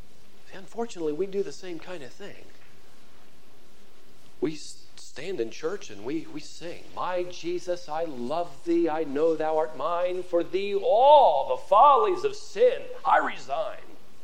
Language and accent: English; Norfolk, Virginia, United States; Growing up in Norfolk, Virginia, with all the other missionary kids, we used to run around the streets as my father worked with the military there.